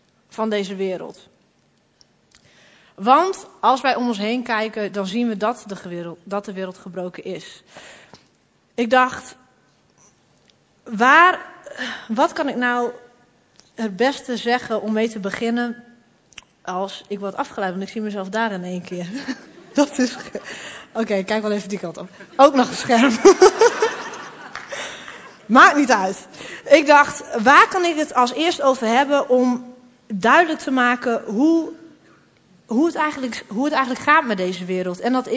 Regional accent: Groningen, Netherlands; Ik ben 28 jaar. Ik kom uit Groningen. Ik woon hier lekker in de stad.

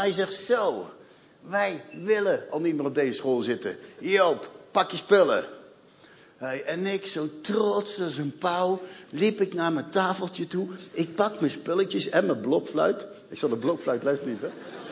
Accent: South Holland, Netherlands; accent: Rotterdam; dat lieve kleine knulletje met mijn Rotterdamse accentje

